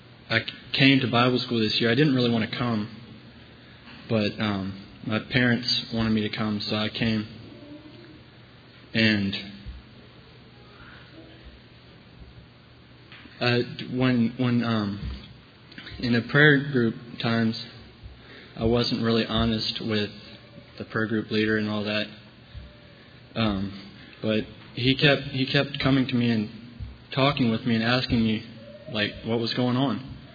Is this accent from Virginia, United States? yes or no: yes; Amherst, Virginia, United States; I'm from Amherst, Virginia, and I'm 17 years old. Well, I was raised in a very godly family